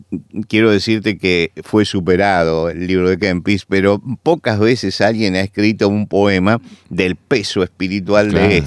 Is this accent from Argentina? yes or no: yes; Argentina